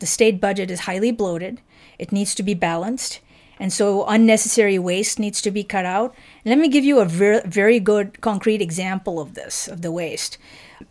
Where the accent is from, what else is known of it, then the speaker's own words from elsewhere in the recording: Mumbai, Maharashtra, India; moved away as an adult; now in United States; I was born and brought up in Mumbai, India. And then at the age of 18, I moved to the United States to attend college or university. So I've been in this country close to 34 years now.